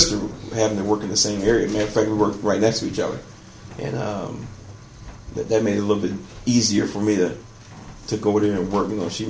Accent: Lansing, Michigan, United States; I was born here in Lansing, Michigan.

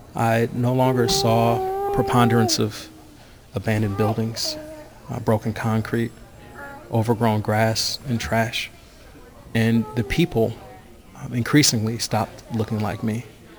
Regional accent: Detroit, Michigan, United States; a lot of other folks who had benefited from growing up in Detroit with all the richness of culture and institutions, who had an opportunity to go away, have an obligation to come back.

